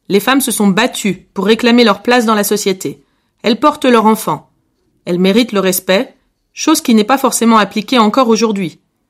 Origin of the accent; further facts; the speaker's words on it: Montpellier, Occitanie, France; moved away as an adult; now in London, United Kingdom; Je suis artiste peintre professionnel. Actuellement, je réside à Londres, mais j'ai longtemps vécu dans le sud de la France. Je suis originaire de Montpellier.